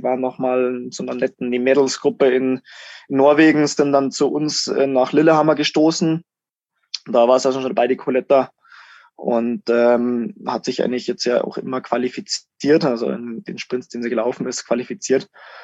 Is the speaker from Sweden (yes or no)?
no; Germany; now in Lenzerheide, Switzerland; Wir hatten als Deutsche schon sehr gute Rennen.